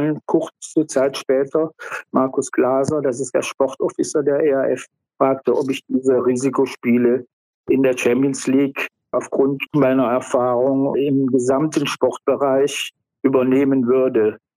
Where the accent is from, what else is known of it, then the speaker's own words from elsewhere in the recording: Belgium; Ja, das meine ich.